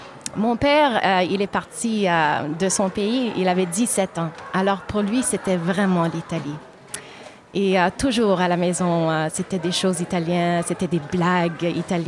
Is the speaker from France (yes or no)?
no; Montreal, Quebec, Canada; born there; Alors, moi, je suis née à Montréal, c'est sûr, d'une famille italienne.